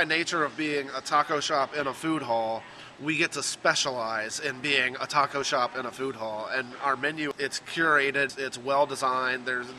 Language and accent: English; Louisiana, United States; even though I'm from Louisiana and I've been back in Louisiana since 99 when I started at LSU.